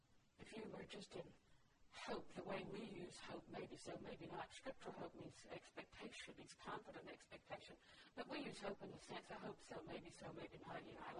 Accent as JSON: {"language": "English", "region": "the South", "country": "United States", "tie": "born or raised there"}